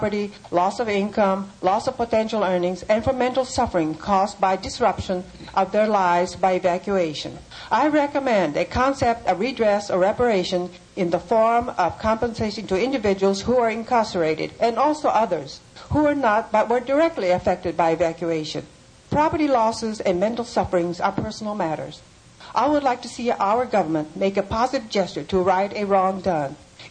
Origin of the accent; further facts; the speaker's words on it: Wapato, Washington, United States; now in Pasadena, United States; I was born in Wapato, Washington. All my life, my childhood, I was born there. And all my childhood growing up years were spent in Yakima County, Washington, including my years at college and university.